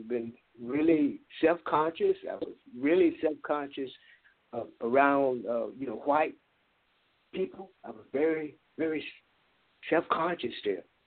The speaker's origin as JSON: {"language": "English", "town": "Gainesville", "region": "Florida", "country": "United States", "tie": "born or raised there", "said": "I mean, I grew up in the South. You know, I grew up in Gainesville, Florida."}